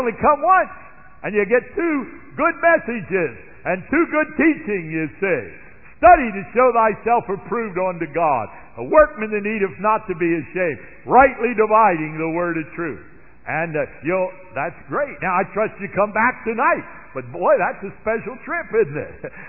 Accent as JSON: {"language": "English", "region": "Pennsylvania", "country": "United States", "tie": "born or raised there", "said": "when I grew up near Philadelphia, the Philadelphia Athletics would play."}